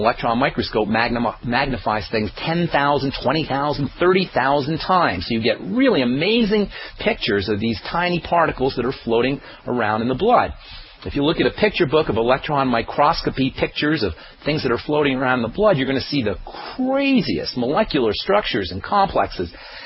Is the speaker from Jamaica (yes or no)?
no; New York, United States; I remember when I was growing up in New York, we used to have old cars that would wash up.